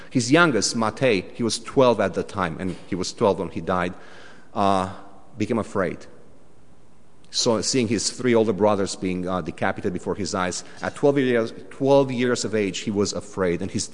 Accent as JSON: {"language": "English", "country": "Romania", "tie": "born or raised there", "moved": "as an adult", "lives_now": "Canada", "said": "I grew up in Romania. If you know me, I just moved to Canada 4 years ago, and I'm a brand new Canadian. And actually, I'm not even Canadian yet. I'm still Romanian"}